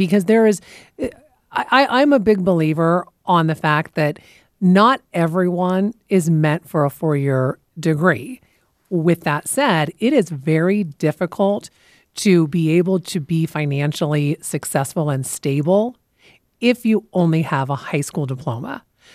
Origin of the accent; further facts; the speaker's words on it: Washington, United States; You know, I grew up in Western Washington, and when you talk about mills and you talk about timber, I mean, that was the lifeblood of the county that I grew up in.